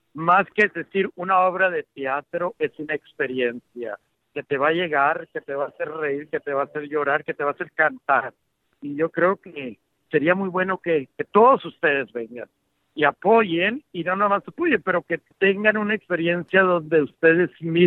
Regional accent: Mexico; nosotros como mexicanos, que no podemos olvidar de dónde venimos

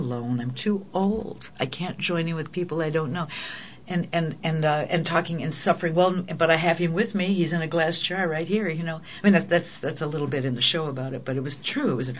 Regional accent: Detroit, Michigan, United States; born there; also born or lived in New York / Los Angeles; I was born in Detroit, I lived in New York, I've lived in L.A.

